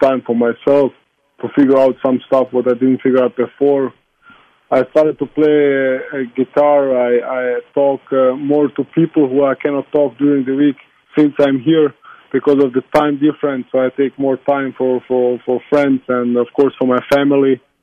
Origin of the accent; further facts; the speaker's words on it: Croatia; You know, I'm from Croatia, so I like Balkan music a lot.